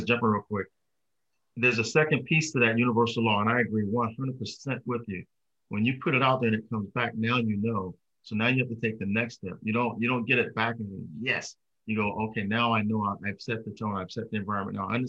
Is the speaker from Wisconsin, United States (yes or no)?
no; Philadelphia, Pennsylvania, United States; growing up in Philly, we grew up in one of the worst areas in Philly, in North Philly.